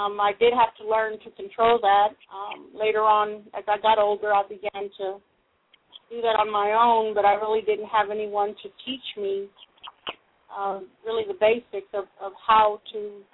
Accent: Fort Worth, Texas, United States; Well, I'm from Texas, born and raised in Fort Worth

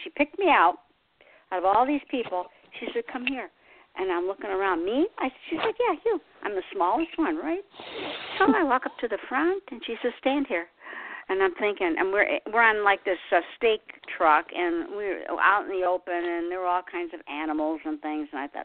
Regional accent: Michigan, United States; now in South Carolina, United States; but I'm originally from Michigan, but I've never been in New York.

